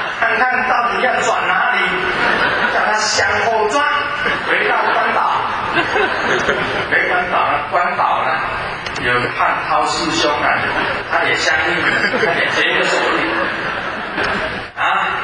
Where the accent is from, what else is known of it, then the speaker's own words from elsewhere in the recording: Taiwan; 我以前回台湾，我住了三年半，我是台湾人